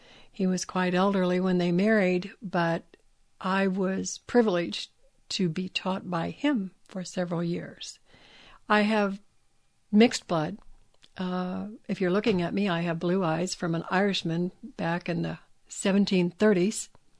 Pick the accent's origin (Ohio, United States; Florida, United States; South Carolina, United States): Ohio, United States; I'm a Shawnee from Ohio. My people were from southern Ohio for the last several hundred years.